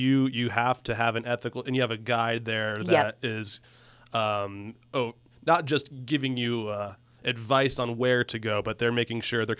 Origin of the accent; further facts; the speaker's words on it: Ohio, United States; moved away; I'm from Ohio. When I moved out here, I got to really find out how hunting's different out here.